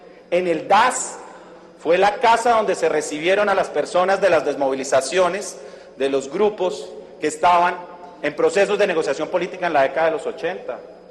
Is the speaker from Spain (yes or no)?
no; Colombia; Yo soy el colombiano más interesado por orden del presidente de la República de que ya se sepa toda la verdad.